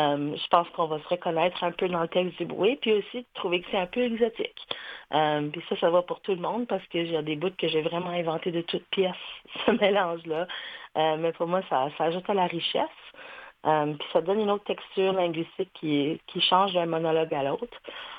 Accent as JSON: {"language": "French", "town": "Halifax", "region": "Nova Scotia", "country": "Canada", "said": "moi, je viens d'Halifax. C'est sûr que c'est ces mélanges de langues-là font partie de mon entourage, mais c'est pas ma langue à moi, exactement. La mienne n'a pas de nom. Je viens d'Halifax."}